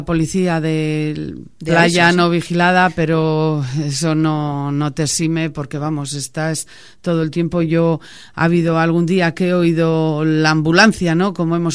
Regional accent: Laredo, Cantabria, Spain; Somos gente de Laredo, que estamos por los sitios y lo vimos.

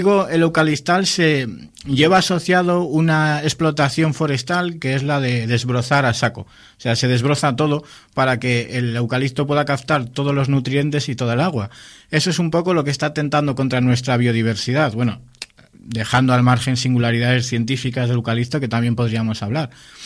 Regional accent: Laredo, Cantabria, Spain; No por ser yo laredano. O sea, no es porque lo tenga al lado de casa

